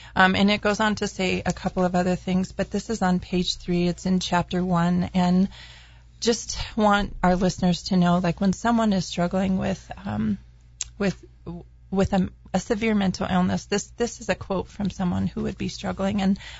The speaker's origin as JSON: {"language": "English", "region": "New Mexico", "country": "United States", "tie": "born or raised there", "said": "In my home state of New Mexico, it is the leading cause of death for youth aged 17 to 24."}